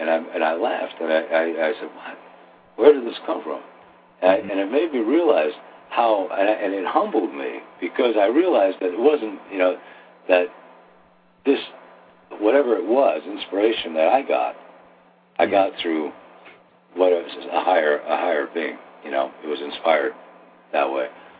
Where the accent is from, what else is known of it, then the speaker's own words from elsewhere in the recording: Canada; I'm Canadian myself, so, yeah, I appreciate it up there.